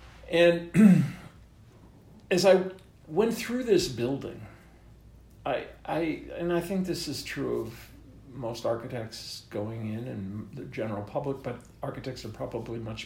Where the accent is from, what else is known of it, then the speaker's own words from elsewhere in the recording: Minneapolis, Minnesota, United States; I grew up in Minneapolis, you know, pretty conventional suburb that was probably built after World War II.